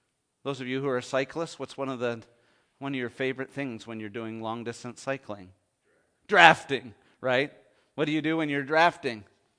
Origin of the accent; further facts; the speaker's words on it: Canada; because I come from Canada